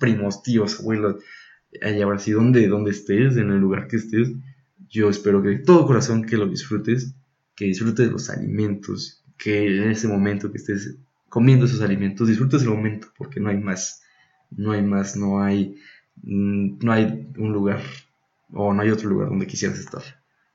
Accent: Mexico; de nuestra cultura, de nuestra identidad como mexicanos

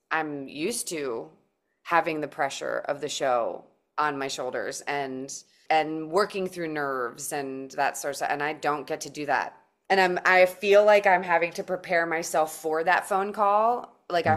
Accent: Maryland, United States; We had a long time at the Kennedy Center, which is great because that's home for me. I'm from Maryland. And so I had a long drive home.

